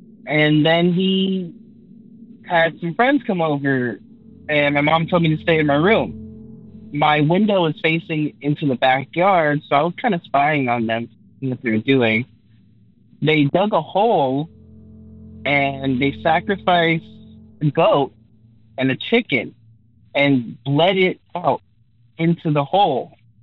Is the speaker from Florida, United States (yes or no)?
yes; Florida, United States; I'm from Florida. So this happened to me in Miami.